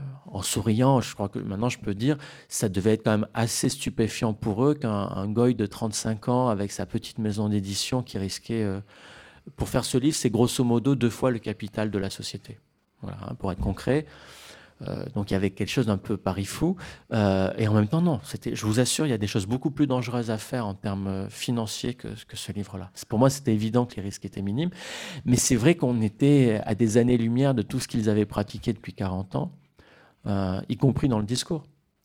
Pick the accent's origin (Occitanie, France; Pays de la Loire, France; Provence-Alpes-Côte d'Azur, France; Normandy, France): Provence-Alpes-Côte d'Azur, France; Marseille; Bon, je suis marseillais, j'exagère peut-être un peu